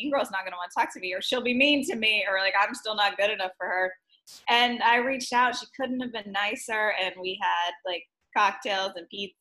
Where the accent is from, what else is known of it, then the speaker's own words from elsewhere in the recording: Texas, United States; I was raised in Texas, which is, you know, Southern values and traditions